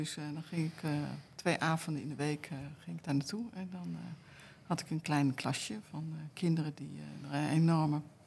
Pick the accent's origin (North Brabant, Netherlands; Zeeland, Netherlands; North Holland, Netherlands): North Holland, Netherlands; Huizen; also born or lived in Haaften; Nou, geboren in Haaften, dat is een heel klein plaatsje tegenover Zaltbommel. Maar getogen in Huizen, Noord-Holland.